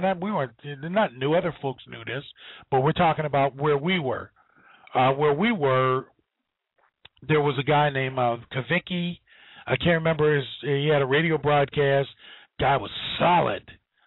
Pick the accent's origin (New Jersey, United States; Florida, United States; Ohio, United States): Ohio, United States; Youngstown; From Youngstown, Ohio. It's actually my hometown.